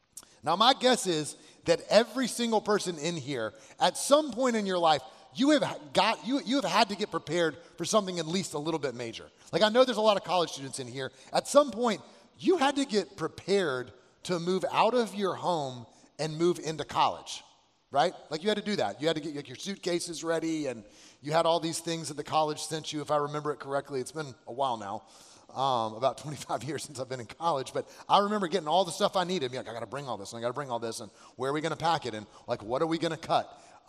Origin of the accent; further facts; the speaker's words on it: Alabama, United States; I'm from Alabama. We didn't have Walmart back then. We had Kmart.